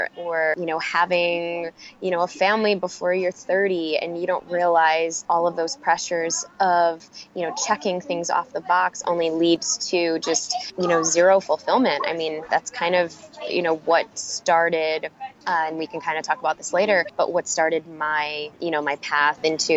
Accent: Chicago, Illinois, United States; both migrated to Chicago and had myself and my two younger brothers.

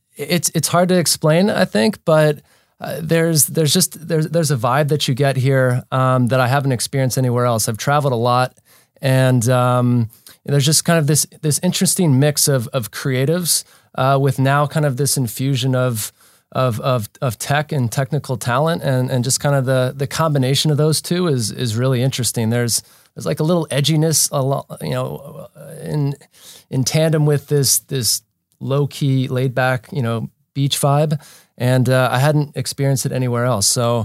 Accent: East Coast, United States; also born or lived in Baltimore; now in Los Angeles, United States; I'm an East Coast boy. So I moved here from Baltimore, Maryland.

